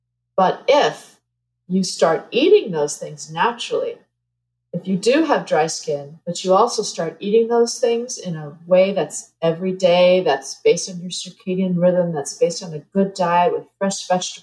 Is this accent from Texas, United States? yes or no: no; New Jersey, United States; I grew up in New Jersey, and my dad worked as a marine biologist, so I grew up on a houseboat that was like totally full of mold.